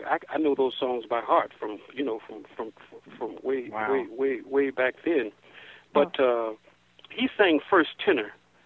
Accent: California, United States; Well, you know, I grew up in California

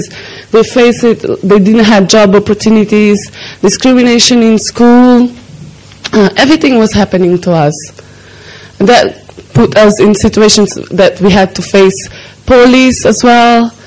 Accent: Portugal; also born or lived in Mozambique; I lived in Portugal. I grew up in Portugal. I live also in Mozambique. So I know both realities.

